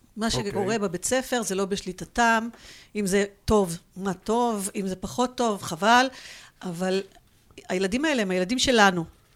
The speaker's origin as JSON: {"language": "Hebrew", "town": "Gazit", "region": "Northern District", "country": "Israel", "tie": "born or raised there", "said": "טוב, אז באמת גדלתי בקיבוץ בתקופה של הלינה המשותפת"}